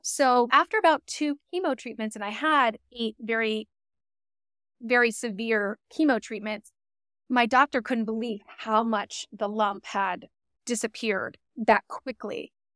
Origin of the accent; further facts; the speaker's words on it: Massachusetts, United States; now in Washington, United States; I'm from Massachusetts.